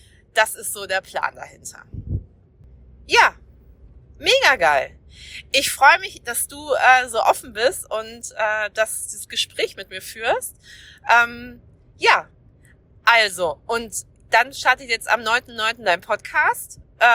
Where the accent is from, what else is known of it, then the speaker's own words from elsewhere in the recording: North Rhine-Westphalia, Germany; now in Schleswig-Holstein, Germany; Ich bin seit 2013 hier in Schleswig-Holstein, bin ja aus dem Ruhrgebiet hier hochgezogen